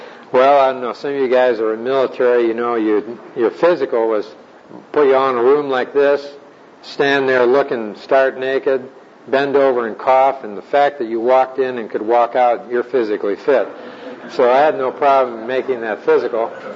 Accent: Amarillo, Texas, United States; I'm from Amarillo

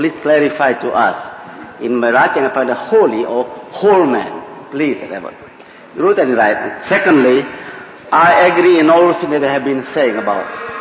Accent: Indonesia; from Indonesia.

